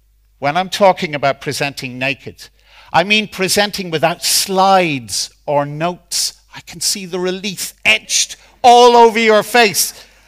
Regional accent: Ireland; as a teenager, growing up in Ireland, was really quite liberating.

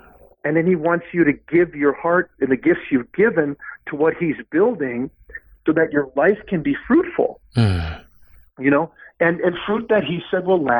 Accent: New Ulm, Minnesota, United States; First place I went was a group like my sister was in my hometown, New Ulm.

